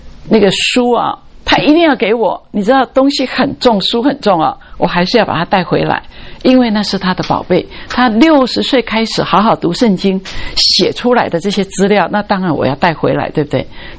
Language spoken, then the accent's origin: Chinese; Taiwan; 我是从台湾来，我在台湾的时候有一位年长的，我那个时候很年轻的时候啊，那二十几岁